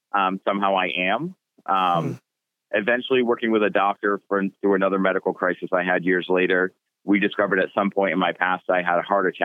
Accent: Rhode Island, United States; So I had an opportunity to move to California. I lived in Rhode Island at the time, my home state, moved to California.

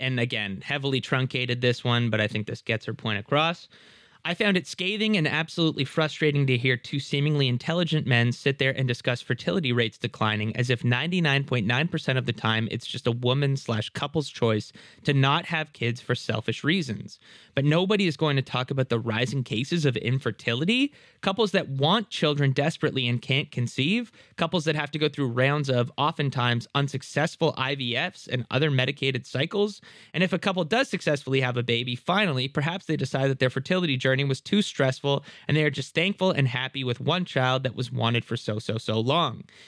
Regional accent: Singapore; moved away as an adult; I am an immigrant from Singapore, a country well known for its ultra-low fertility rate, 1.05 in 2022, and failed attempts by its government to increase it.

